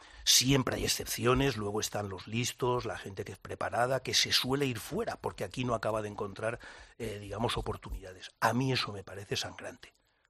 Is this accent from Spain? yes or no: yes; Spain; de las que yo al menos me siento orgulloso como español.